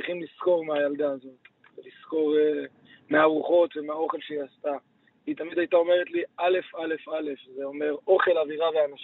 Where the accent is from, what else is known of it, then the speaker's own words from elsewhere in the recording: Lod, Central District, Israel; גדלנו באותה עיר, בלוד, אני ואדיאל